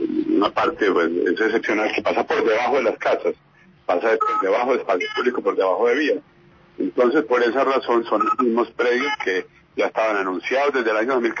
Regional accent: Antioquia, Colombia; yo soy antioqueño. Yo sufrí el metro de Medellín.

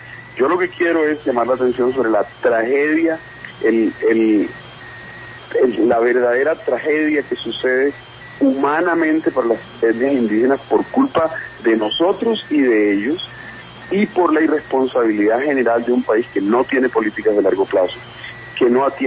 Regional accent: Valledupar, Cesar, Colombia; yo nací en Valledupar, yo nací en las estribaciones de la Sierra Nevada.

